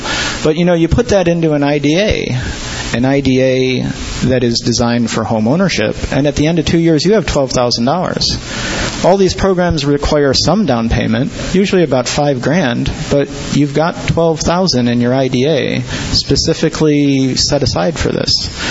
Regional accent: California, United States; You know, I'm from the Bay Area, where real estate is still rather pricey.

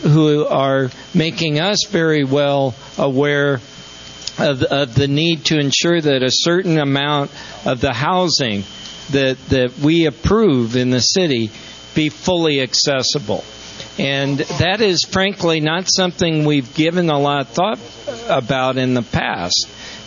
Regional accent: Sacramento, California, United States; I want to welcome my hometown Sacramentans as well

